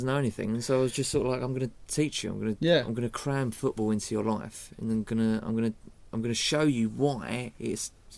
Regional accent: Dagenham, London, United Kingdom; born or raised there; also born or lived in Croydon

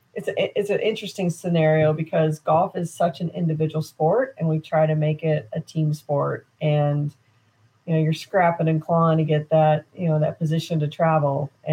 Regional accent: Tulsa, Oklahoma, United States; A buddy of mine that I grew up with in Tulsa is a member at Champions Retreat.

